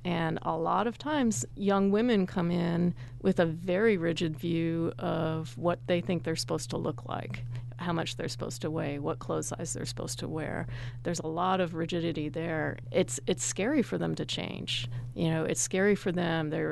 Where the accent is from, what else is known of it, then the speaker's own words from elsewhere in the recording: Appleton, Wisconsin, United States; moved away as an adult; also born or lived in Connecticut / Nebraska; I grew up in Appleton, Wisconsin, lived there for 18 years, and then went off to college in Connecticut